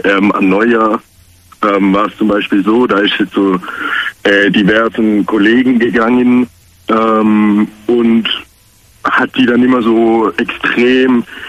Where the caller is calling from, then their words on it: Stuttgart, Baden-Württemberg, Germany; Ich komme aus Stuttgart.